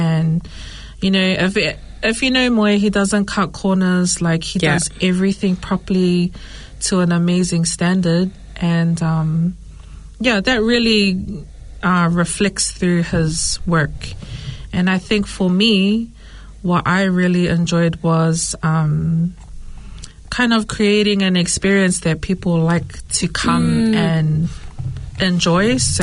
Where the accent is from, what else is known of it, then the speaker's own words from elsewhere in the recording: Mangere, Auckland, New Zealand; I am born and raised in Mangere, South Auckland.